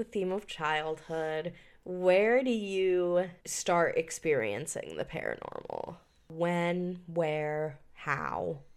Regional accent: New Paltz, New York, United States; I was growing up in New Paltz, New York, which is a very small town.

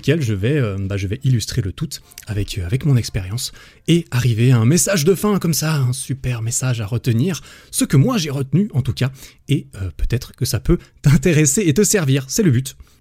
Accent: Switzerland; born there; 1991. J'ai bientôt 30 ans, d'ailleurs, du coup. J'ai un grand frère, j'ai une petite sœur. Je suis né en Suisse de mes deux parents

